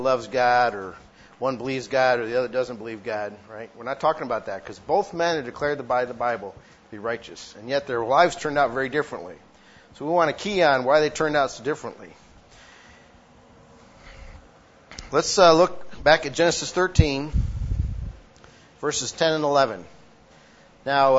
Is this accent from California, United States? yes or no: no; Illinois, United States; versus my hometown area in western Illinois, where, man, you can, you know, you can bunch them all together and they can still